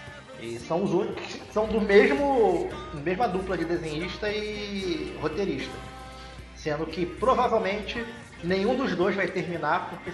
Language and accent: Portuguese; Rio de Janeiro, Brazil; infelizmente eu sou carioca